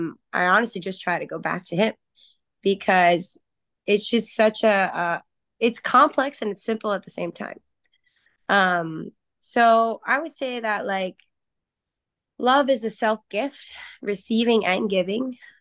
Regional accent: New York, United States; I am a New Yorker, grew up and raised in New York

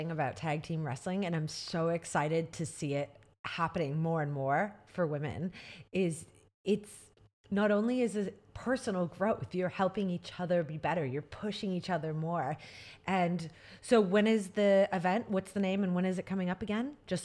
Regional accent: Canada; And so I know, as just being Canadian and having traveled around the world for wrestling, you speak the same language, but it is a very, very different place.

